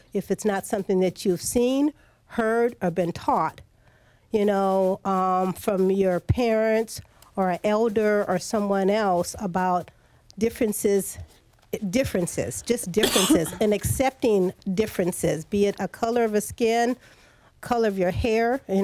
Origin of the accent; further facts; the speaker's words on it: United States; I love being American